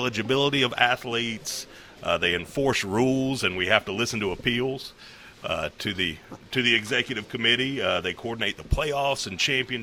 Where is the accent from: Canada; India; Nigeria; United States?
United States; Rock Hill, South Carolina; Well, I'm from Rock Hill. I live here with my wife, Ashley, and our two daughters